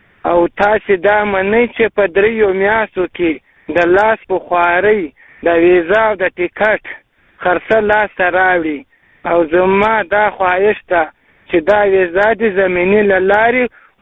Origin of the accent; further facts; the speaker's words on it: Khair Kot, Paktika, Afghanistan; now in Iran; زه د پکتیکا دی ولایت د خیر کور د ولسوالۍ د ظفرخیلو د کلی اوسیدونکو یم